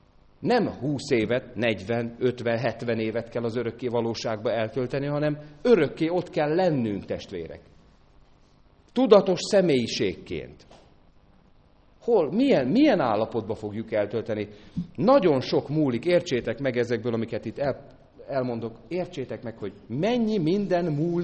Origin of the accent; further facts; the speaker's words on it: Tápiószele, Pest, Hungary; amikor gyerekkoromban Tápiószelén éltünk, akkor még volt elég sok lovaskocsi